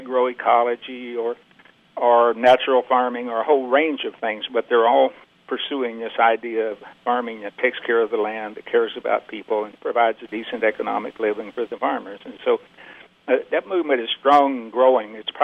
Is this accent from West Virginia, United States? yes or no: no; Missouri, United States; You know, when I was growing up in South Missouri, then basically we had a local food system.